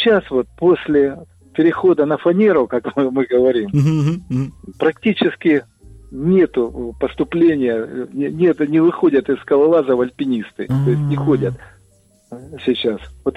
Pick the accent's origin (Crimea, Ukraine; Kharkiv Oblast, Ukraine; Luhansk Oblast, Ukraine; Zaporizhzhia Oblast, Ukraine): Kharkiv Oblast, Ukraine; Kharkiv; я из Харькова